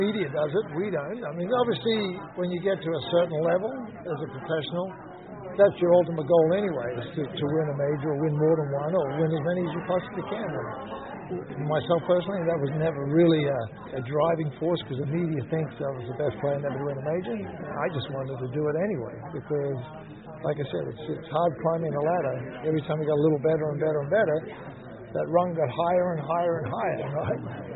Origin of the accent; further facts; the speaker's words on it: Australia; especially in my home country, Australia.